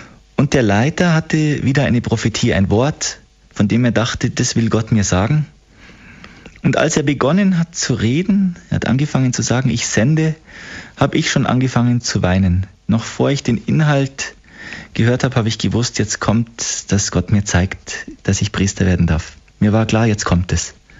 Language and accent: German; Olching, Bavaria, Germany; in einer Gebetsgruppe, die in Olching war, in meinem Heimatort